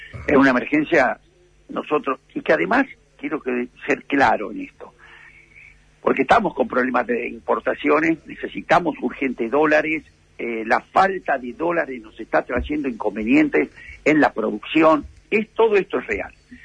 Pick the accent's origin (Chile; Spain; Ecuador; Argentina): Argentina; Río Negro; donde vengo del Valle de Río Negro